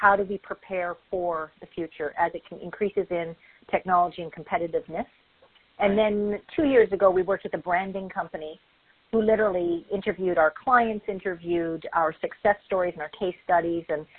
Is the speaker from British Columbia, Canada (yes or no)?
yes; Vancouver, British Columbia, Canada; I am Canadian, yes.